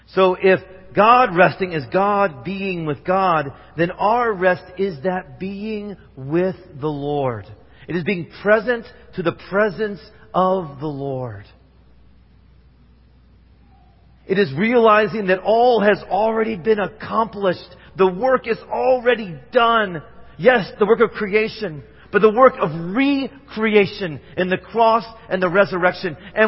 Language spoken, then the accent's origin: English; Indiana, United States; This is when I grew up in Indiana.